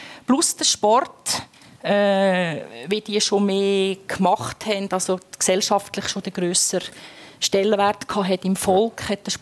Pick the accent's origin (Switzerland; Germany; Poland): Switzerland; Emmen, Lucerne; Ich bin in Emmen aufgewachsen. Und ich komme aus einer Arbeiterfamilie.